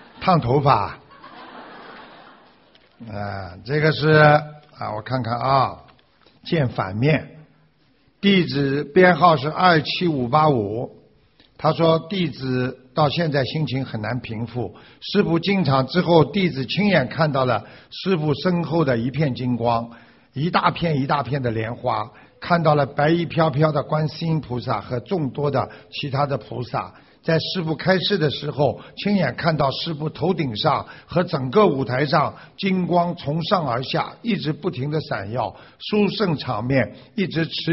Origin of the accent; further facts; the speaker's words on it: Shanghai, China; 我是来自上海的